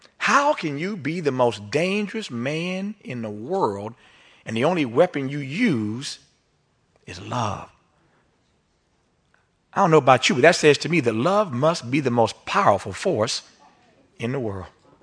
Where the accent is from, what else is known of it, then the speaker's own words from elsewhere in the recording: Indiana, United States; We sang a song in my little church growing up in Indiana.